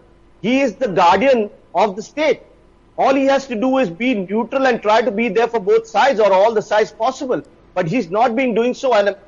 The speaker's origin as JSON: {"language": "English", "town": "Mumbai", "region": "Maharashtra", "country": "India", "tie": "born or raised there", "said": "All my life, I was born and brought up in Mumbai."}